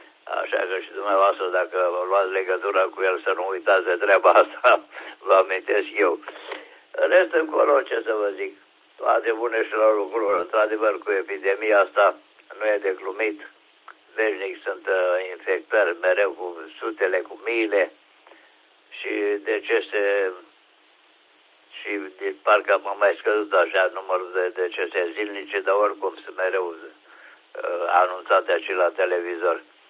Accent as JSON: {"language": "Romanian", "region": "Oltenia", "country": "Romania", "said": "suntem olteni"}